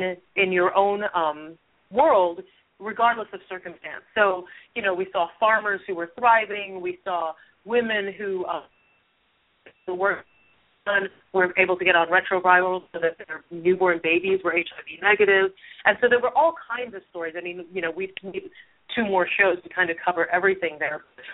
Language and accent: English; Trinidad & Tobago; So I'm actually originally from the Caribbean, from Trinidad, and we speak English in Trinidad